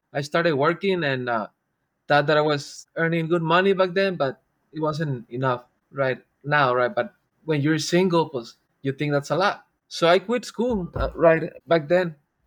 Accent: Texas, United States; also born or lived in Reynosa, Mexico; I was born in Far Texas and grew up here in the Valley all my life, also in Reynosa, right across the border.

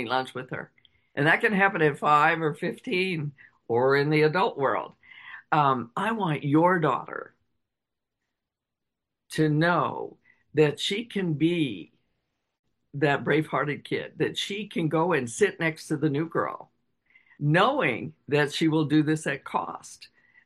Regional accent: United States; No, I'm American. I'm in Colorado.

